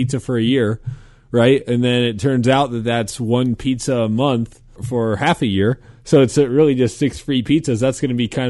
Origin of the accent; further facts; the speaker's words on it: Midwest, United States; I'm from the Midwest and we're a little bit slower to get things out there.